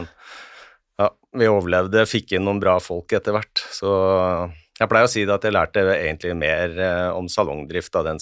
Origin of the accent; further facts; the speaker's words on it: Innlandet, Norway; Jeg er fra Hedmarken, ikke sant?